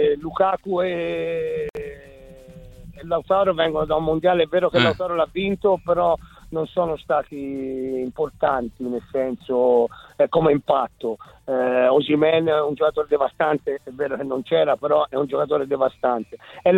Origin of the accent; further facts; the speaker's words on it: Florence, Tuscany, Italy; essendo fiorentino e avendo giocato sono stati più facili